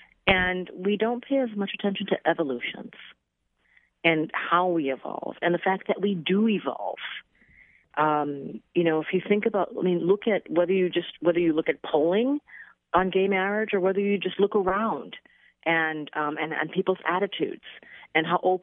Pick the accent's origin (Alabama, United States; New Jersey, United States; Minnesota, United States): Minnesota, United States; I grew up in Minnesota, a neighboring state.